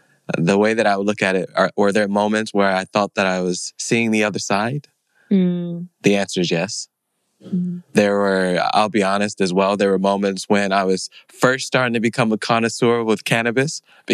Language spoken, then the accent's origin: English; Chicago, Illinois, United States; Growing up in Chicago, there's always been a talk with God.